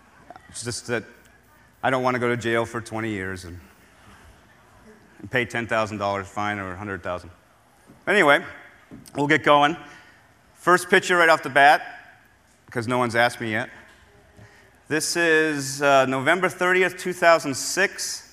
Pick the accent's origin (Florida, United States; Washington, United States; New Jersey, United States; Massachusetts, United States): Massachusetts, United States; Boston; But I grew up outside of Logan Airport in Boston, and I watched 747s come in every day and said, you know, I'd really like to do that and escape the confines of Massachusetts.